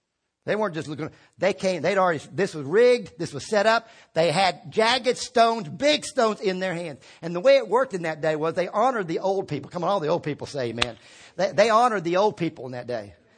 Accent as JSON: {"language": "English", "region": "Virginia", "country": "United States", "tie": "born or raised there", "said": "You know, one of the things growing up in Virginia, I loved was some mornings you get up, you look out the window, and it had snowed in the night."}